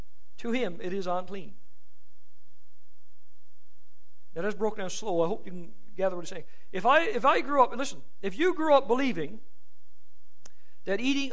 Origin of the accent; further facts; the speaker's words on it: Newfoundland and Labrador, Canada; now in Ontario, Canada; Years ago, we came up to Ontario from Newfoundland, and I had to speak at a church.